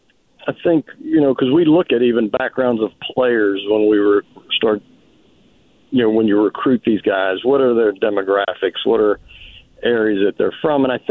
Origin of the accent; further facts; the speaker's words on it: Uniontown, Pennsylvania, United States; I'm comparing Louisiana and where we grew up in Western PA.